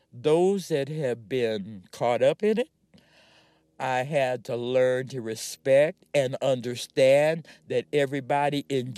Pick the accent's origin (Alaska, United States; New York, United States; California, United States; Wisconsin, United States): California, United States; Los Angeles; born there; See, I was born in Los Angeles. I know my city is better than this. These are my people.